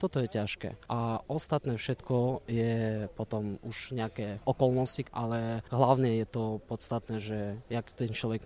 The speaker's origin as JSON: {"language": "Slovak", "region": "Kyiv", "country": "Ukraine", "tie": "born or raised there", "moved": "as an adult", "lives_now": "Slovakia", "said": "Ja priamo som sa narodil v Kyjeve a v podstate 18 rokov som prežil v Kyjeve, celé detstvo, štúdium. A ako 18 ročný som odišiel vlastne na Slovensko"}